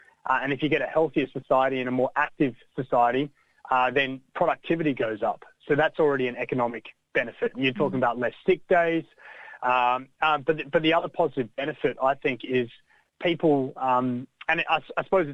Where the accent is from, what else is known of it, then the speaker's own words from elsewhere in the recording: Adelaide, South Australia, Australia; also born or lived in Stockholm, Sweden; now in Melbourne, Australia; Yeah, so I grew up in Adelaide. I was born in Stockholm, but my family migrated to Australia back in 89 when I was about 5 years old. Mm-hmm. So I call Adelaide home